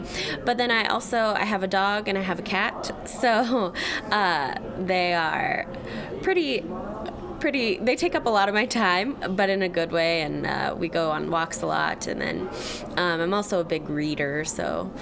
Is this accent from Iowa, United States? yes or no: yes; Ottumwa, Iowa, United States; also born or lived in Fort Wainwright, Alaska; So I was born and raised in Ottumwa. Well, actually, I was born up in Fort Wainwright, Alaska, when my dad was in the Army, but then moved to Ottumwa shortly after and was raised there my whole life.